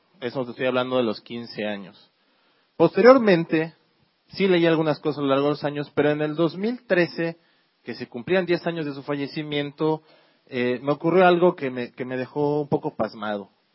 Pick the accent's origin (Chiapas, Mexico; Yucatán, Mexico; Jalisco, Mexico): Yucatán, Mexico; Somos yucatecos